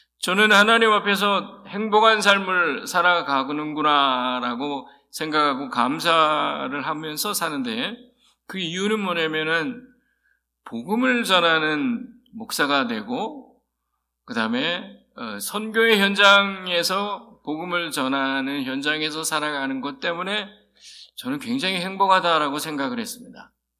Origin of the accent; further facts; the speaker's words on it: South Korea; now in United States; 특히 미국에 이민 와갖고 내가 한국 사람인 것 같은데 이제 미국에 사니까 또 앞으로는 미국 사람이 될 거고